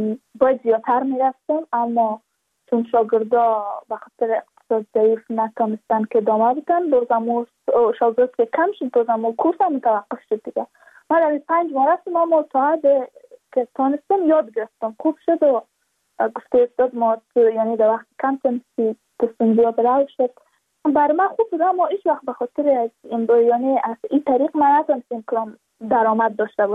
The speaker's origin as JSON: {"language": "Persian", "region": "Badakhshan", "country": "Afghanistan", "said": "چون ما از بدخشان هستیم،"}